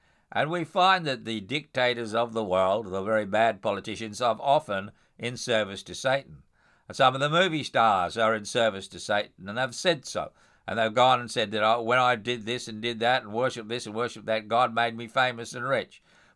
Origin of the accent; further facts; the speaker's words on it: Australia; In my home country of Australia